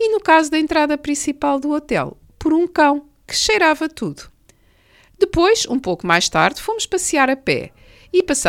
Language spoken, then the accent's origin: Portuguese; Porto, Portugal; a minha infância na Avenida do Brasil, na Foz do Douro, em frente ao mar